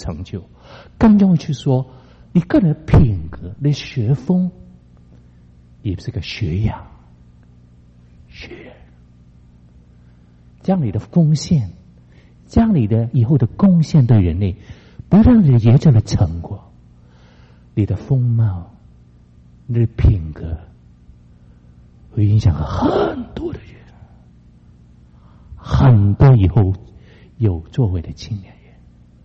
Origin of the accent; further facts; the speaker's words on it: Hong Kong; accent: Cantonese; Chinese is a second language; 我是香港人，所以呢，我国语还是有点广东腔的啊。我在香港出生长大